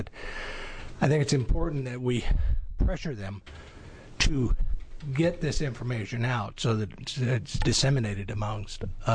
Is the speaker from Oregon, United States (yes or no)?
yes; Redmond, Oregon, United States; I'm from Redmond, Oregon. I was a combat medic in Vietnam.